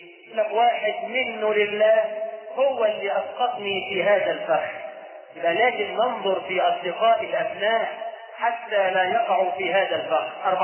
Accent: Egypt; فجدنا في تراثنا كمصريين أمثال تحرض على شرب الخمر

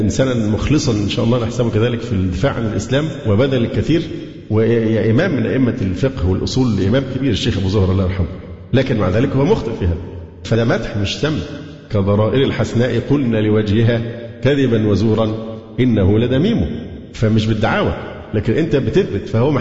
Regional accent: Alexandria, Alexandria Governorate, Egypt; لأن أنا فعلا سكندري

